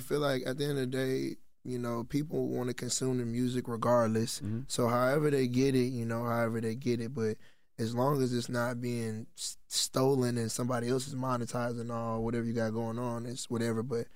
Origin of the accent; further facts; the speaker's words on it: Texas, United States; I'm from Texas as well. And I always like to highlight, you know, any artist coming out of Texas